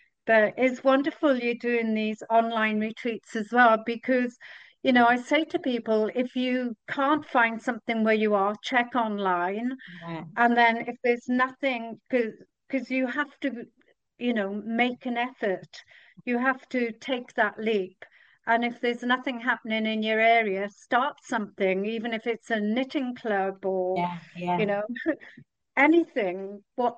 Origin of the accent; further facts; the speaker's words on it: Bridgend, Wales, United Kingdom; moved away; Just like I came from Bridgend in South Wales, and not long after I left